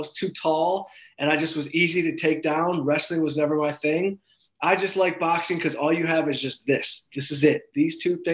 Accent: Detroit, Michigan, United States; I've been jetting out from Detroit, which is my hometown, which Detroit's making it.

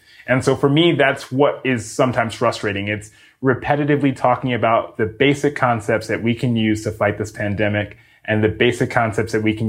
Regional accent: Mount Vernon, New York, United States; And we grew up in Mount Vernon, New York, which is a small area in Westchester

